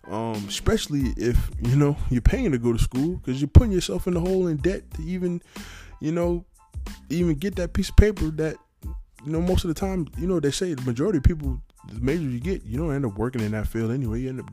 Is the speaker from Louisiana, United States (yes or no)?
no; New York City, New York, United States; I'm from New York City, so you know, you don't really pay attention to a lot of the things that's going on around you.